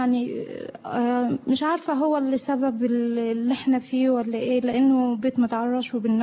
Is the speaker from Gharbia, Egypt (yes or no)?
yes; Tanta, Gharbia, Egypt; احنا من طنطا ارياف يعني